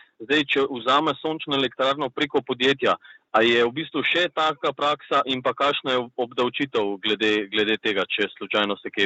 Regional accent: Ljubljana, Slovenia; jaz sem iz Ljubljane

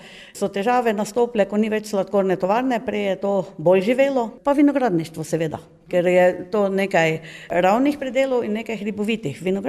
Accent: Savci, Drava, Slovenia; izhajam iz Prlekije. Savci Tomaž pri Ormožu, to je, lahko rečemo, center Prlekije.

